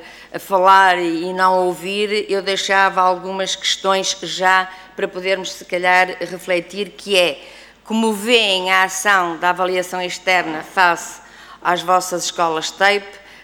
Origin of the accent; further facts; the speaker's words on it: Porto, Portugal; eu sou do Distrito do Porto, trabalhei no terreno 32 anos